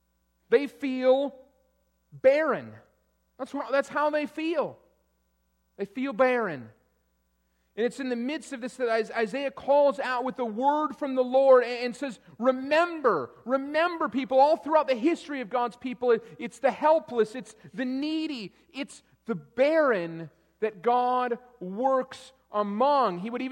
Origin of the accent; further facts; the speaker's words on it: Minnesota, United States; I'm from Minnesota. I don't think it's Christmas until there's 2 feet of snow on the ground